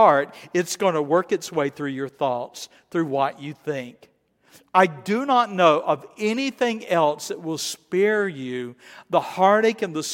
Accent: South Carolina, United States; accent: Southern; Now, I grew up in South Carolina. I had never been around Northerners at all, you know.

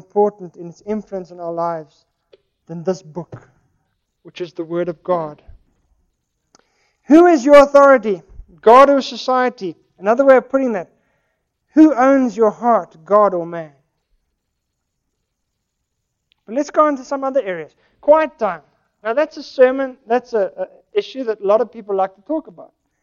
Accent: South Africa; I came from South Africa.

